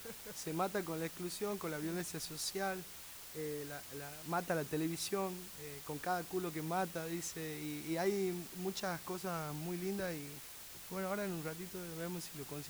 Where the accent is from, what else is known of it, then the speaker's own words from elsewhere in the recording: Jujuy, Argentina; yo vengo de Jujuy, que tengo una cultura muy machista.